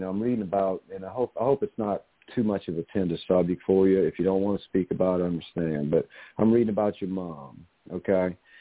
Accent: New Orleans, Louisiana, United States; it's kind of crazy down here. I'm from New Orleans, okay?

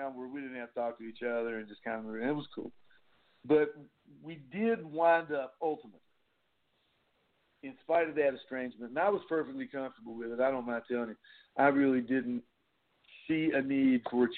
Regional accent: West Virginia, United States; I said he lived the last 3 or 4 years of his life here, back in my hometown in West Virginia.

